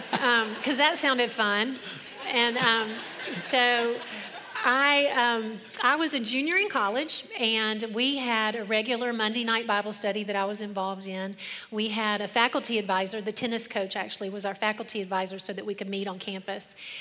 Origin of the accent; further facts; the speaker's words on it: Dublin, Georgia, United States; Well, I grew up in Dublin, Georgia, right in the middle of the state. So Georgia native